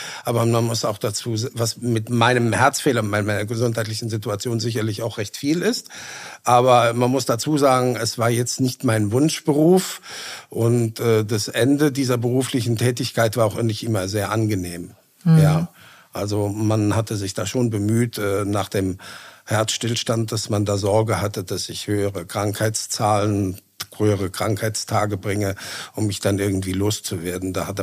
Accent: Adenau, Rhineland-Palatinate, Germany; in einem Bauzeichnerbüro in meinem Heimatort auch damals in Adenau beworben.

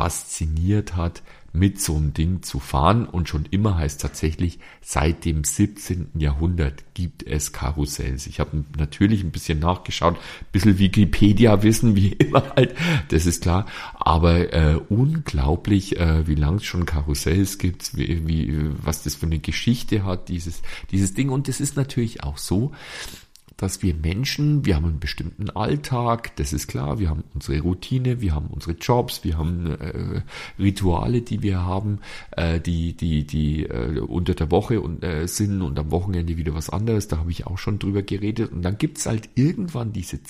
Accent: Bavaria, Germany; das ist bei uns in Bayern ist das, sind es diese Volksfeste.

